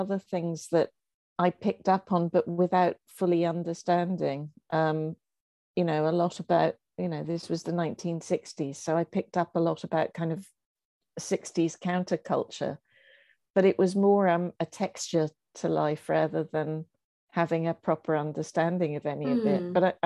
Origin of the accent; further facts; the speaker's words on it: Appleton, Wisconsin, United States; born there; I was born in Wisconsin in a place called Appleton.